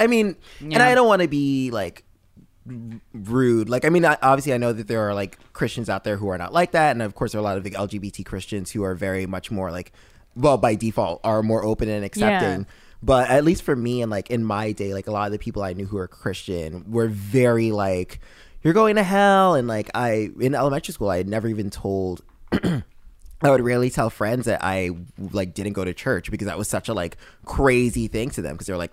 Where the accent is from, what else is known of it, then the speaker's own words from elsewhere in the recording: New York, United States; born there; oh, I was born in New York.